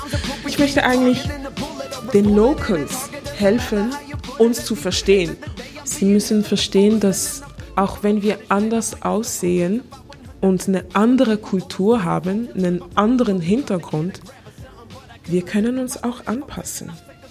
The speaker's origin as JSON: {"language": "German", "town": "Basel", "region": "Basel-Stadt", "country": "Switzerland", "accent": "Basel", "said": "ich versuche jetzt meinen Basler Akzent richtig zu"}